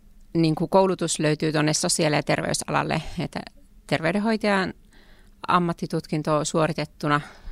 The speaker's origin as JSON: {"language": "Finnish", "town": "Ranua", "region": "Lapland", "country": "Finland", "said": "Olen ollut myös Ranualla töissä, täältä kotoisin olen, mutta välillä on ollut vähän pohjoisempana ja vähän myös etelämpänä."}